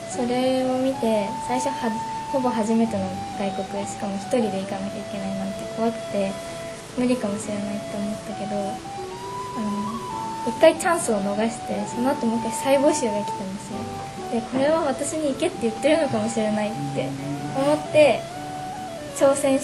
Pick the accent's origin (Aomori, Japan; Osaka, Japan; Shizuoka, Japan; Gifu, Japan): Shizuoka, Japan; Atami; now in Tokyo, Japan; 私も東京の大学に通ってて、え、どこ出身なのって言われて熱海だよって言うと